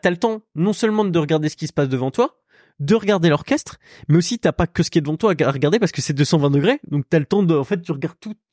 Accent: Lyon, Auvergne-Rhône-Alpes, France; Tu vois, on est de Lyon.

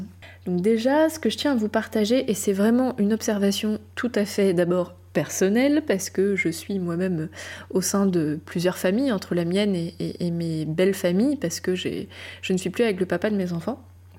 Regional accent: France; je suis française, j'enregistre cet épisode depuis la France.

